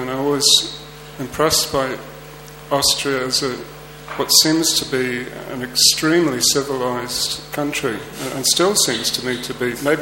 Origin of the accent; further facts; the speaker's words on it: Ireland; But I come from Ireland